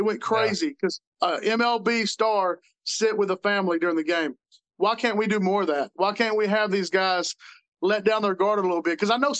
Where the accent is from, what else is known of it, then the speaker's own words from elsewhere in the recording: Texas, United States; I know as a fan growing up in Texas, going to Texas Rangers and waiting for that autograph, and it never happened.